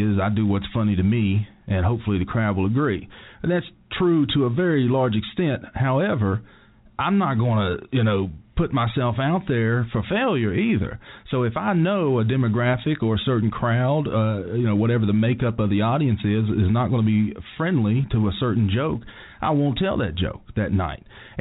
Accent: Beckley, West Virginia, United States; also born or lived in Nashville; I'm from Beckley, by the way, Shady Spring, to be a little more specific. So I am a hometown boy.

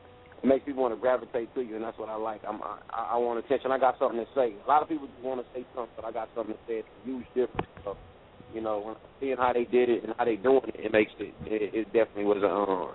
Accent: El Paso, Texas, United States; You know, El Paso, they doing their thing out there. So, you know, I love my hometown, my home state, man.

